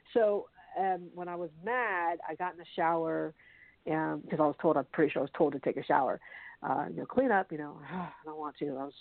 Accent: Philippines; my mom likes to kind of put these in the context of, well, you know, we're Filipino, like we, you know, we're not like that.

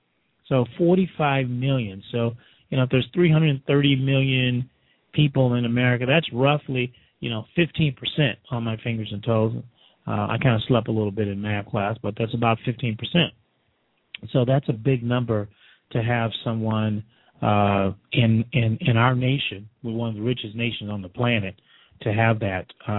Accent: Texas, United States; what that tells me, you know, and I grew up in Texas, that tells me ends are not meeting.

